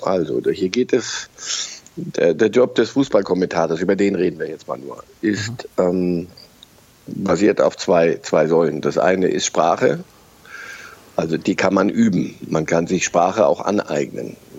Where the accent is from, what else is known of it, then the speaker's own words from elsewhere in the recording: Kaiserslautern, Rhineland-Palatinate, Germany; also born or lived in Lower Silesia, Poland / Israel; Also ich bin geboren in Niederschlesien, in Polen, bin dann mit sehr frühen Jahren nach Israel gegangen für 2 Jahre und dann in Kaiserslautern gelandet mit knapp 8 Jahren.